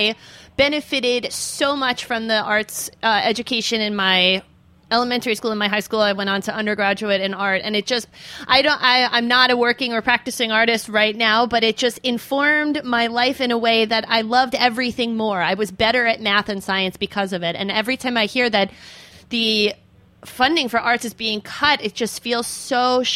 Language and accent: English; Hamptons, New York, United States; an annual event sponsored by Dan's Papers out in the Hamptons, my hometown.